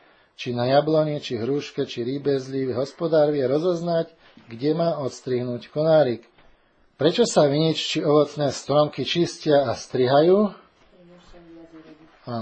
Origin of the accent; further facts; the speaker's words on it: Žilina Region, Slovakia; Aj tam, tu na Orave rastie taký nepravý vinič. Videl som ho pri rieke Orava v našej dedine. Tu doma na Gánku sme mali dávnejšie nepravý vinič.